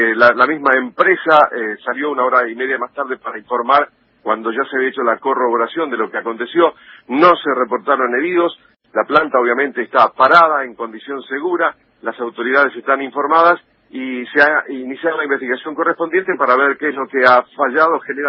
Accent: Argentina; nosotros como argentinos

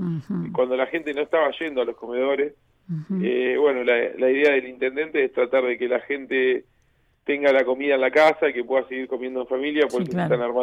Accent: José C. Paz, Buenos Aires Province, Argentina; aparte nacido y criado acá en José Cepaz.

